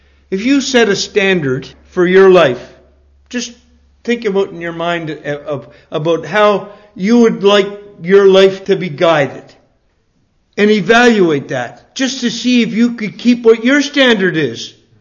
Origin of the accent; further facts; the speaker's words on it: Nova Scotia, Canada; now in Bicester, United Kingdom; You can tell by my accent that I'm not from Bicester. I'm from a place in Nova Scotia, which is on the east coast of Canada. And there's a little island there called Cape Breton.